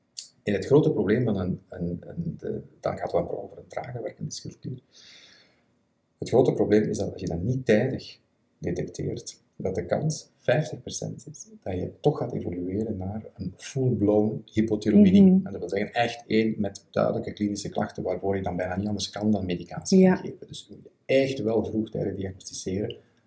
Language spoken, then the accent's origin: Dutch; Belgium; Vooral actief in België, dus ik ben een Belg, voor degenen die dat nog niet zou weten.